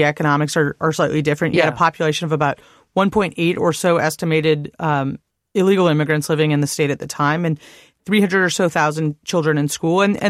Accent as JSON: {"language": "English", "region": "Arizona", "country": "United States", "said": "I grew up spending summers in Southern California as a kid from Arizona"}